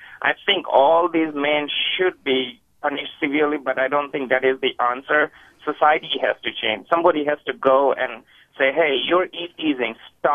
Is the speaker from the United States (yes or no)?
no; Fiji; I am of Indian descent, but I am from the Fiji Islands.